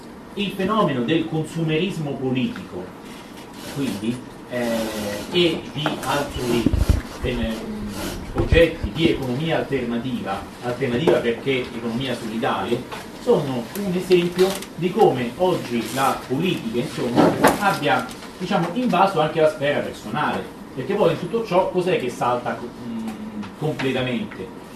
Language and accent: Italian; Rome, Lazio, Italy; Vengo da Roma, lì è una situazione da questo punto di vista piuttosto ricca, ma non solo.